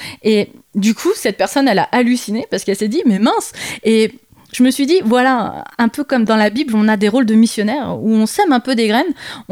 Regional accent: Bourgoin-Jallieu, Auvergne-Rhône-Alpes, France; Je suis de Bourgoin-Jallieu, donc sur Bourgoin-Jallieu, je vais faire des actions avec ma communauté.

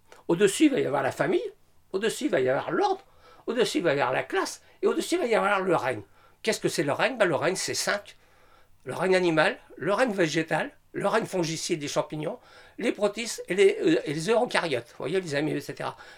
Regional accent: Sainte-Adresse, Normandy, France; je suis natif de Saint-Adresse

